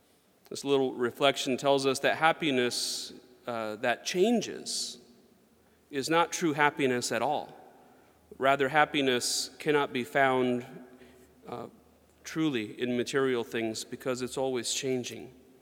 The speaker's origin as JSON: {"language": "English", "country": "Germany", "tie": "born or raised there", "said": "especially growing up in Germany, where they have some of the best ice cream in the world"}